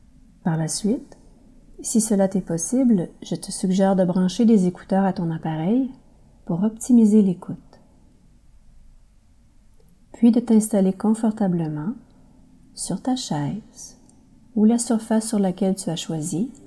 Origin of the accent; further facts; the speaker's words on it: Mont-Laurier, Quebec, Canada; born or raised there